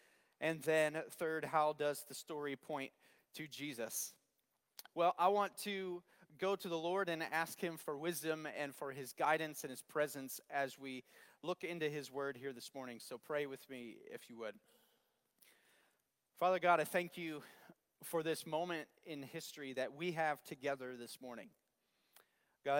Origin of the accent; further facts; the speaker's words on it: Pennsylvania, United States; now in Iowa, United States; Is my story about growing up in Pennsylvania and eventually being a pastor here in Iowa